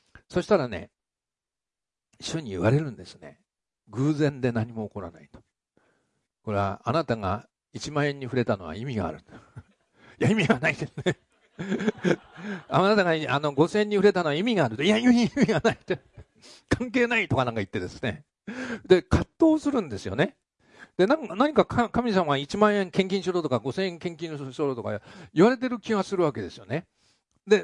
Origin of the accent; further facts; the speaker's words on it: Tokyo, Japan; 私ね、そういうの慣れてない。東京出身だから。